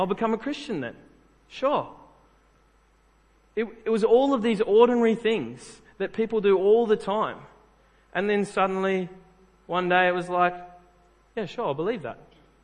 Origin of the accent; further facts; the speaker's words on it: New South Wales, Australia; like probably most of you guys growing up in New South Wales, go to school, you get taught scripture.